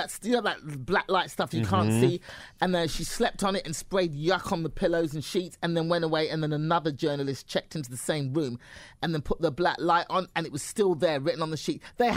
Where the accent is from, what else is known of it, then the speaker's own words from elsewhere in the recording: United Kingdom; I'm the British correspondent on there.